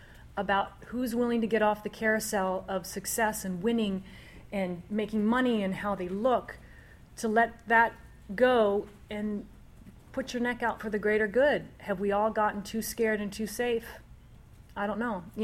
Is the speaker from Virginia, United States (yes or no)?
yes; Arlington, Virginia, United States; also born or lived in Washington, D.C.; I mean, I was raised in Washington, D.C., Arlington, Virginia, born in D.C., and raised in a household where one was Republican, one was Democratic.